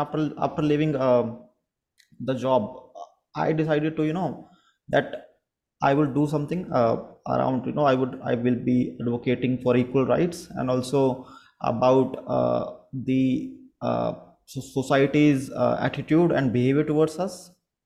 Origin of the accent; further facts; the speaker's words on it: India; I'm from India. I have black hairs.